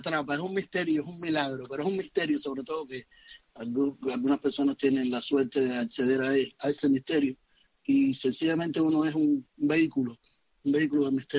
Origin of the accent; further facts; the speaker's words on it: Matanzas, Cuba; born there; Yo nací en Matanzas, en lo que se llama la ciudad de Matanzas